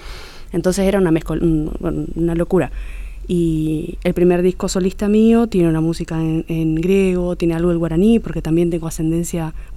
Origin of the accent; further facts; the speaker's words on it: Misiones, Argentina; Bueno, soy del noreste argentino.